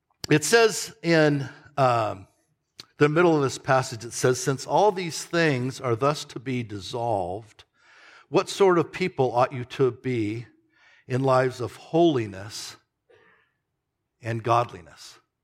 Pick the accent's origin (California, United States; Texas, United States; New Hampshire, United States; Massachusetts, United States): California, United States; Anaheim; You know, I grew up in Anaheim, California, just blocks from Disneyland.